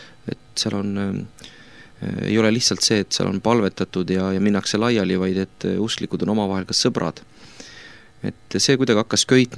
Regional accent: Lääne County, Estonia; born there; siia maailma ma sündisin siis Läänemaal ja koolidirektori perekonda. Minu vanemad ei olnud usklikud ja kristlased, küll aga minu vanavanemad

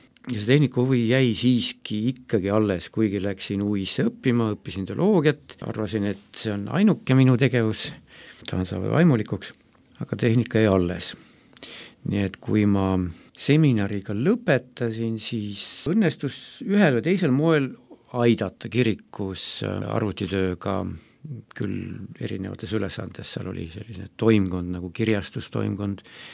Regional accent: Otepää, Valga County, Estonia; pärit olen hoopiski väiksest linnast Otepäält ja siis olin tudengina ja mitte kristlasena, ehk pere ei ole kristlik perekond oma

